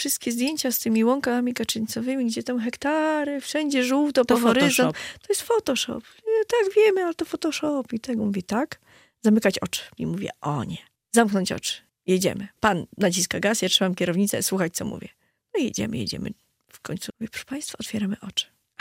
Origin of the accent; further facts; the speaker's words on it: Podlaskie Voivodeship, Poland; Gdzieś niedaleko swoje takie młode życie przeżyłam. Urodziłam się na jednym końcu, wychowywałam się bardzo dużo na drugim końcu Biebrzy.